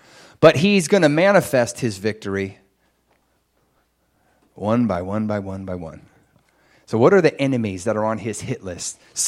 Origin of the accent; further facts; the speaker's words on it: the South, United States; so I'm from the South, so let's say nice cold sweet tea, right?